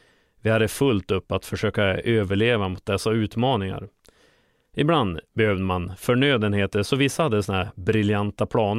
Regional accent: Köpmanholmen, Västernorrland County, Sweden; Man skulle kunna säga att jag växte upp i sundet i Köpmanholmen.

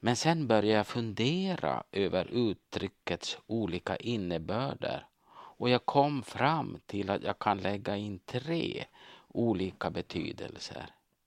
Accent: South Ostrobothnia, Finland; När jag var barn uppväxt i södra Österbotten i Finland

